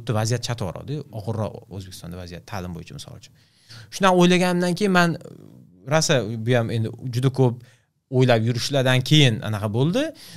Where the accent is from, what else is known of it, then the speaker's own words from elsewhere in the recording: Surxondaryo Region, Uzbekistan; born there; also born or lived in Tashkent; men misol uchun Qoraqalpog'istonda tug'ilmadim-da, Surxondaryoda tug'ildim, keyin Toshkentga ko'chib keldik.